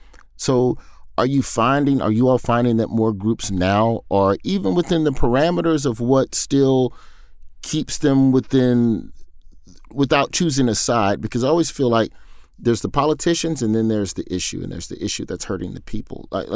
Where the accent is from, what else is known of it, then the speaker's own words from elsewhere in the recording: United States; as an American, we traditionally think of ourselves as the factory of entertainment for the rest of the world.